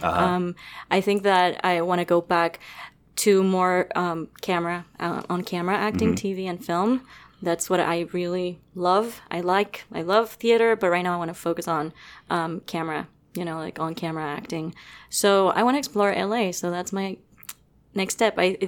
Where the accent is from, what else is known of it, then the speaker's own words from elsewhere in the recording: Venezuela; And that's very Venezuelan, by the way.